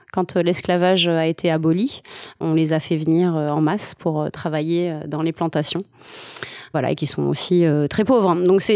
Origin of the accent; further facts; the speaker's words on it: Guadeloupe, France; also born or lived in South of France; J'ai grandi entre la Guadeloupe et le sud de la France. Ouais. Je suis née à Pointe-à-Pitre. Et j'ai pas mal grandi quand même, petite enfance dans le sud de la France, puis on est retourné en Guadeloupe.